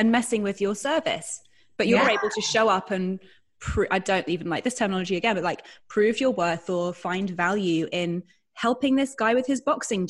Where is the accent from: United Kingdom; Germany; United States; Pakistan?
United Kingdom; London; born there; When people ask me, where were you born? London, Tottenham Court Road.